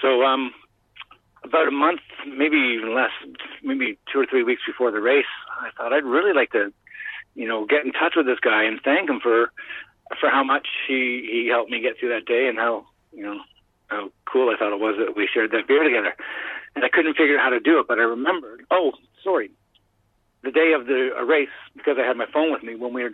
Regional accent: Canada; And he saw this shirt, and so he knew I was from Canada

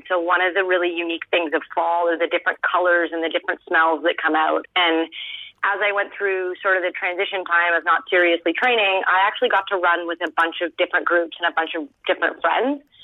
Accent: Canada; it's one of the tools that you have to have as a Canadian.

